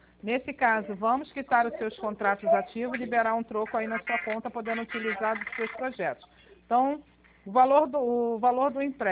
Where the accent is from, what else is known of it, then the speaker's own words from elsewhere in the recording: Nova Iguaçu, Rio de Janeiro, Brazil; sou de Nova Iguaçu.